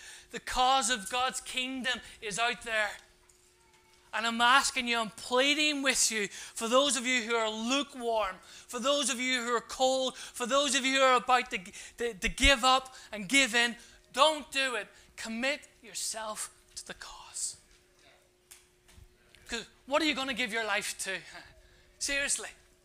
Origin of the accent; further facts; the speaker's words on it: Ireland; There's no question the stupid. I'm Irish.